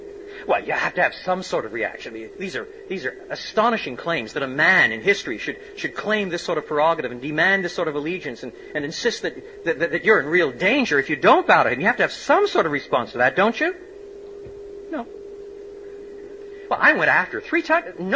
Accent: Cambridge, East of England, United Kingdom; it's all right, I'm from Cambridge too, I can crack jokes like that.

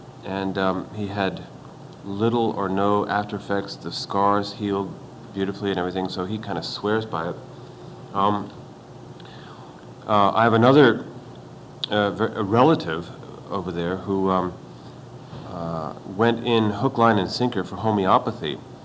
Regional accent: France; I was brought up in France.

